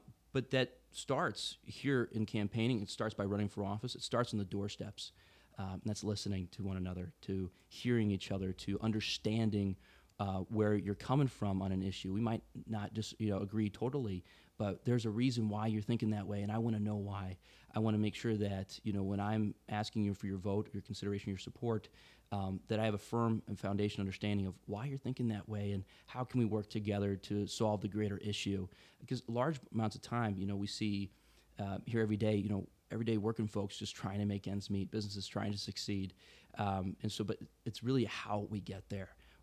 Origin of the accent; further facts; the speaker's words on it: Cuyahoga Falls, Ohio, United States; You know, I'm fortunate. I grew up in Cuyahoga Falls.